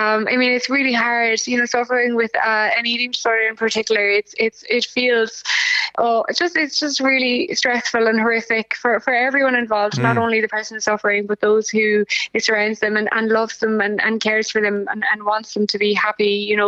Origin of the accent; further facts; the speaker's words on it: Lismore, Munster, Ireland; now in Cork, Ireland; I was raised in Lismore, living in Cork City now.